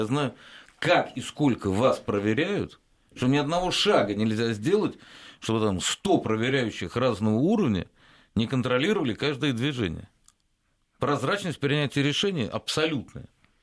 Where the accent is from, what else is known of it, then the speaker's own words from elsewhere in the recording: Moscow, Russia; А я москвич, даже не знаю, где Челобитьево.